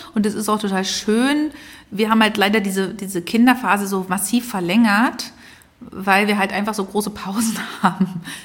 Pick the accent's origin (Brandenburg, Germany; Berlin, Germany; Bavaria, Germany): Berlin, Germany; East Berlin; Also wir sind ja beide in Ostberlin aufgewachsen.